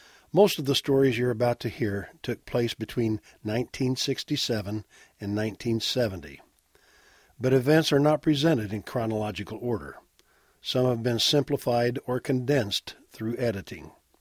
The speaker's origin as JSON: {"language": "English", "town": "Newman", "region": "Illinois", "country": "United States", "said": "I'm from Newman, Illinois, and I served in the United States Marine Corps as an infantry officer."}